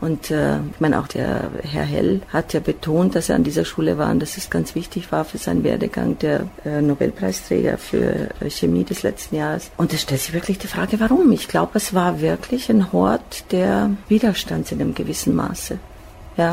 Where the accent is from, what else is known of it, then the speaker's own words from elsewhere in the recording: Bisești, Banat, Romania; now in Germany; Ich bin in Rumänien geboren, in Banat, genau genommen in dem kleinen Dörfchen Bisești.